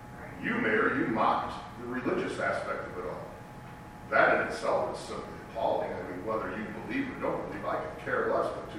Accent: Plano, Texas, United States; I'm from Plano.

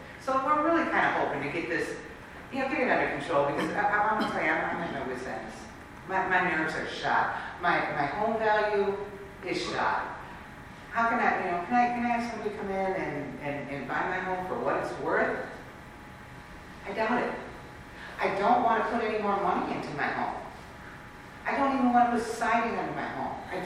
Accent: Aurora, United States; I know, I come from Aurora. I lived in Aurora for years.

